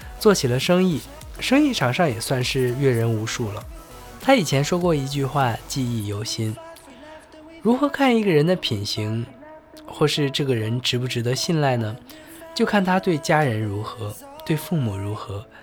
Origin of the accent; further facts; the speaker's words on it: Xinxiang, Henan, China; 现在在我的家乡小城的新乡市的边缘的乡镇经营着一家蛋糕厂。